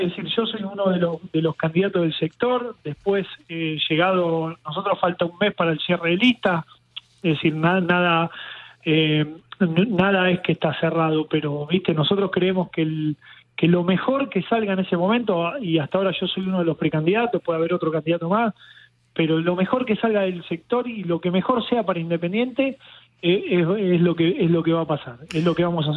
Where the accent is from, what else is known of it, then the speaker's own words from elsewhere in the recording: Avellaneda, Buenos Aires Province, Argentina; soy de Avellaneda, y tenemos los mismos valores que esa gente